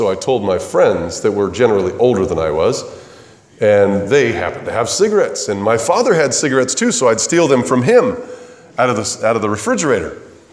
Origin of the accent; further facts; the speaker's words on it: California, United States; I like to say that I was raised up in Southern California in a halfway house.